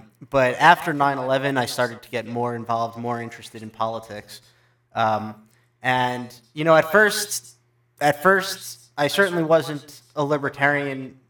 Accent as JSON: {"language": "English", "region": "New York", "country": "United States", "tie": "born or raised there", "said": "Because, you know, I grew up in New York"}